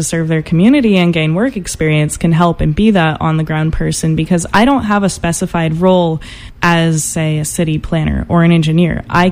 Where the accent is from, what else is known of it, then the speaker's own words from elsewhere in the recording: Redding, California, United States; Well, I grew up in Reading, and then I went to Humboldt State University for 3 years after going to Shasta College in Reading.